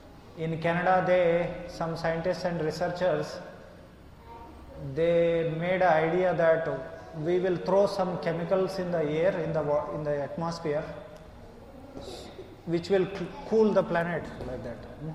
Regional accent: India; moved away as an adult; now in Nepal; So in this way, now you see, I came from India to Nepal.

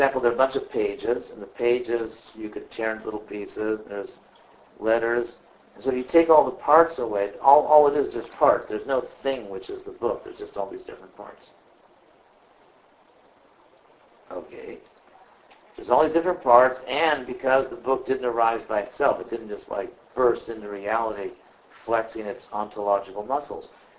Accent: Poland; English is a second language; I'm a Christian from Poland, and my Polish was non-existent.

